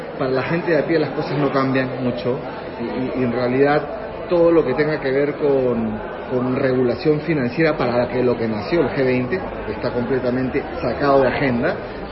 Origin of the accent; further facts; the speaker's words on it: Peru; soy peruano